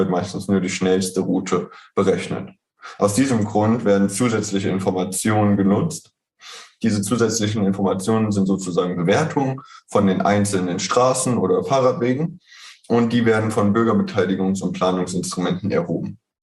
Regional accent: Mainz, Rhineland-Palatinate, Germany; ich komme aus Mainz und die Kernfrage war

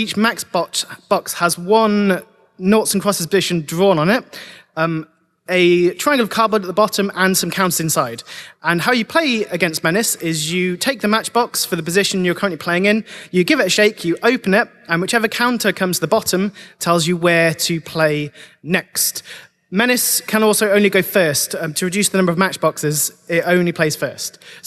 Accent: London, United Kingdom; I am from London.

